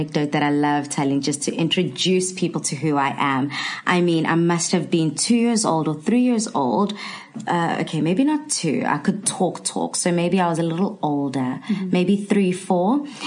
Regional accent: Durban, KwaZulu-Natal, South Africa; I am 28 years old, born and bred in Durban

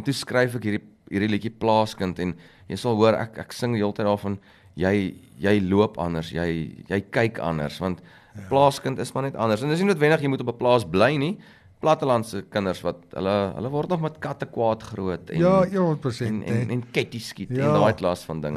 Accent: Pretoria, Gauteng, South Africa; Ek is in Pretoria gebore, laerskool, hoërskool, universiteit, maar ek ry nou so 0.5 uur hierso.

